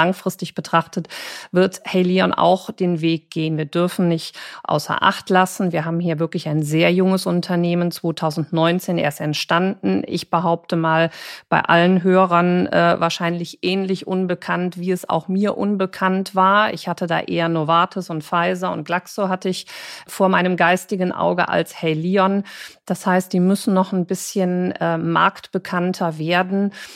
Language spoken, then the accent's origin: German; Cologne, North Rhine-Westphalia, Germany; Also ich als Kölnerin hätte dann wahrscheinlich eher zum Gaffelkölsch gegriffen.